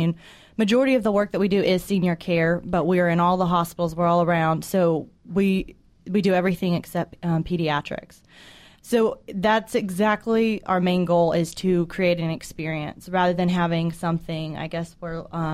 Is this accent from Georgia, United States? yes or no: yes; Georgia, United States; I am from Georgia, born and raised, so very local to the surrounding areas that we cover.